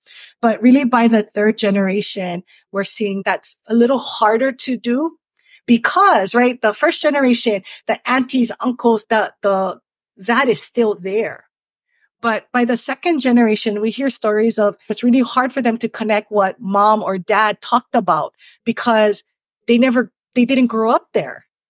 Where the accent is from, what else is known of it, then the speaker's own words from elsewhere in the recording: Hawaii, United States; Because I still live in the house in which I grew up on Maui.